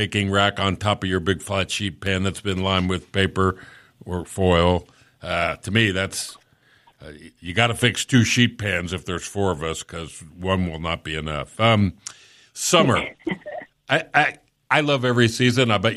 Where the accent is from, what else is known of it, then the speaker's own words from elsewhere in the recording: Florida, United States; Well, I grew up in South Florida.